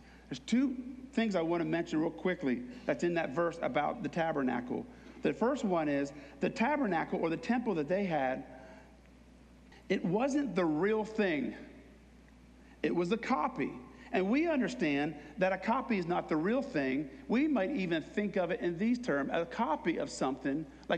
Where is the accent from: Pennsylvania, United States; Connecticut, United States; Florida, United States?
Pennsylvania, United States; When I was a kid, I grew up near Lancaster, Pennsylvania.